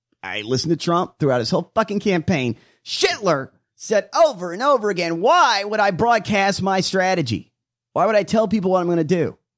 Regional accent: Florida, United States; A neighbor of mine when I was growing up in Florida. We lived in a little trailer.

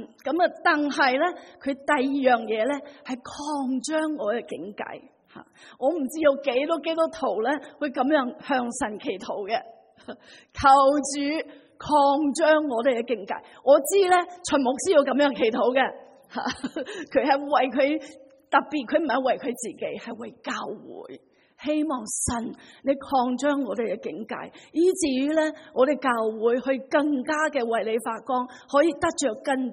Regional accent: China; 我哋都知道我哋中国人系一个祈福嘅民族，我哋都好明白

